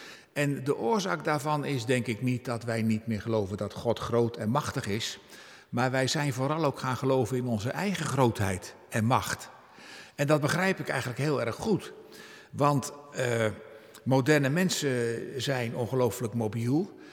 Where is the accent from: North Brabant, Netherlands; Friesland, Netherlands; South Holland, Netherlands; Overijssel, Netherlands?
South Holland, Netherlands; Ja, ik kom van de Zuid-Hollandse eilanden. En in dat gereformeerde protestantisme, zeker van die dagen